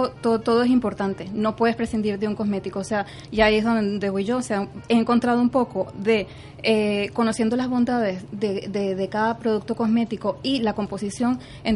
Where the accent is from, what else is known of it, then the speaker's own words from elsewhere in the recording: Venezuela; moved away as an adult; now in Valencia, Spain; Como venezolana ya tengo ya 19 años viviendo aquí en España, en Valencia concretamente.